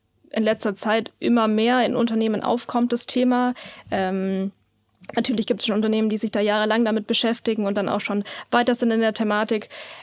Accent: Memmingen, Bavaria, Germany; also ich komme ursprünglich aus Memmingen. Von dem her bin ich tatsächlich gependelt nach Ulm

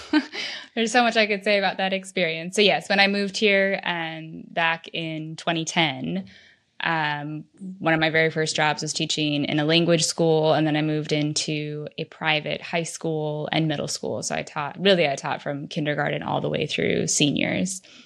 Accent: United States; being an American, having an American education as my background

